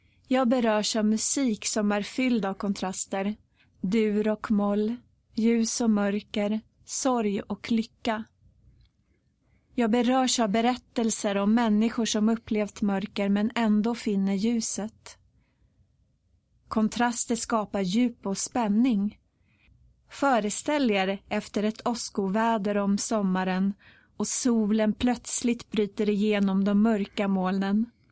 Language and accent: Swedish; Tyresö, Stockholm County, Sweden; och är född och uppvuxen här i Tyresö.